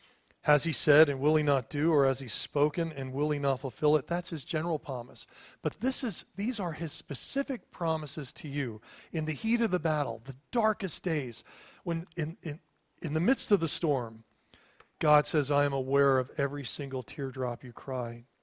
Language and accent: English; Reading, Pennsylvania, United States; I grew up in just outside of Reading. I lived in a small, half a double, real small house, lower middle class neighborhood.